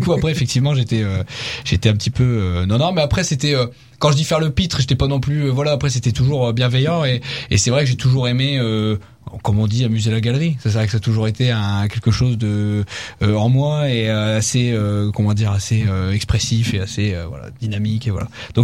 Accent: Valenciennes, Hauts-de-France, France; vu que je viens de Valenciennes, je capte pas tout non plus.

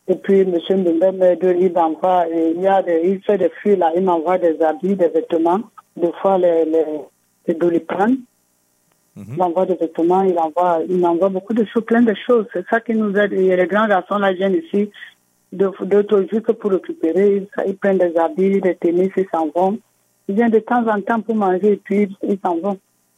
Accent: Yabassi, Littoral, Cameroon; Peut-être aller même dans un village parce que je suis de Yabassi.

